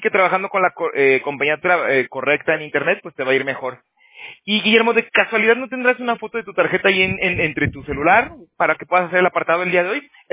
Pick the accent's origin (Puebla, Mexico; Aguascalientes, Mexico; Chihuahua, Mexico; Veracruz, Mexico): Aguascalientes, Mexico; moved away; yo también soy de México. Yo soy de Aguascalientes. Pero bueno, ya hace 12 años me salí de allá